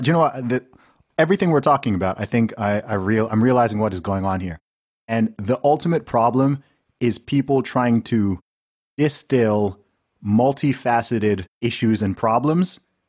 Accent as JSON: {"language": "English", "country": "Nigeria", "said": "I'm Nigerian."}